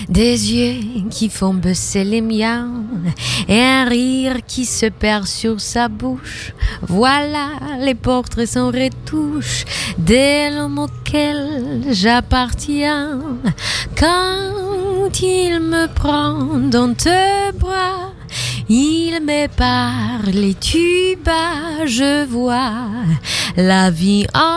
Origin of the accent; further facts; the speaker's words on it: Trakai, Vilnius County, Lithuania; Urodziłam się tu w Wilnie, to znaczy tak bardziej chyba w Trokach, bo jestem z Trok. Mieszkam na dany moment w Trokach, tam gdzie i moi rodzice.